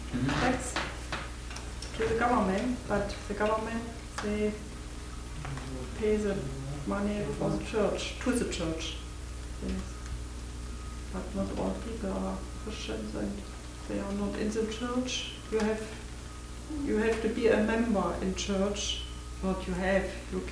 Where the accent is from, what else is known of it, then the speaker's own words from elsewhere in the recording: Germany; English is a second language; Hamburg, yes. West Germany. I grew up in East Germany.